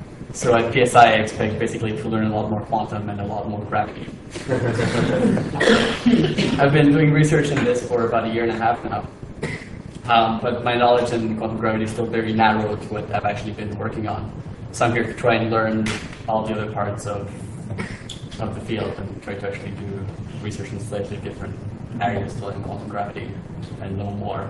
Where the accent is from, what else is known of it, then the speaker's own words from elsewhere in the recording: Montreal, Quebec, Canada; also born or lived in Ottawa; I'm one of the local Canadians. I'm actually from Montreal. And then I went to do my undergrad in Ottawa